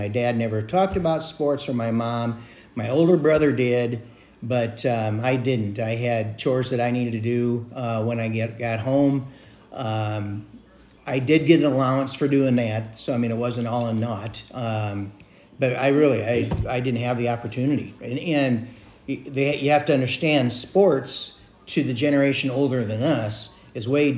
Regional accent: Le Mars, Iowa, United States; also born or lived in Merrill; We grew up in Lamars, Iowa, and Merrill, Iowa, which was about 10 miles apart.

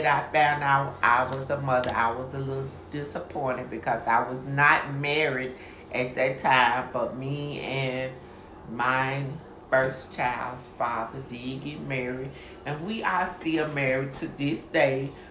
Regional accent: Memphis, Tennessee, United States; I was the youngest of seven kids. I grew up in South Memphis.

